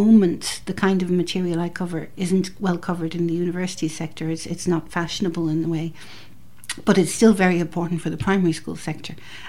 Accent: Ireland; moved away as an adult; also born or lived in New York, United States / Canada / Belgium; now in England; I was born in New York, and then I was brought up in Canada and Belgium and a little bit in Ireland, and then came back to boarding school.

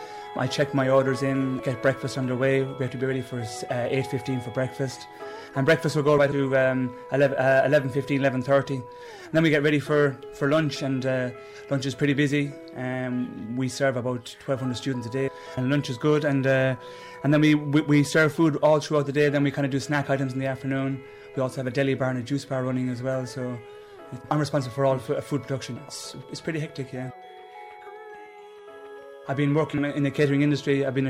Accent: Ennis, County Clare, Ireland; now in Limerick, Ireland; Yes, I was born in Limerick, originally from Ennis. I've lived in Ennis all my life, but I've been living in Limerick for the past 5 years or so.

